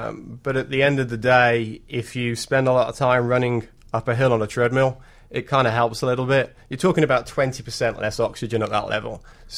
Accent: Birmingham, West Midlands, United Kingdom; Originally from England, Birmingham.

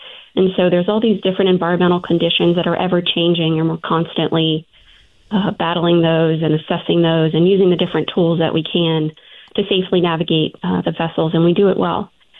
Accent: St. Bernard, Louisiana, United States; And I grew up in St. Bernard, very close to the actual Violet Terminal.

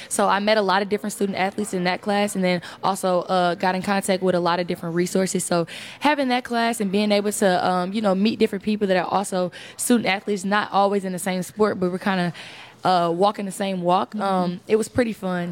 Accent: St. Louis, Missouri, United States; I've watched Slu for many of years since I'm from St. Louis

